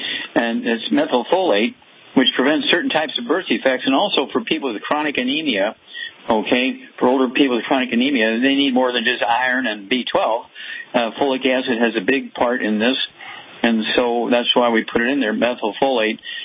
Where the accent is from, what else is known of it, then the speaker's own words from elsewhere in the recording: Missouri, United States; Let's go to the Mighty Mo, Missouri, my home state, and Elizabeth.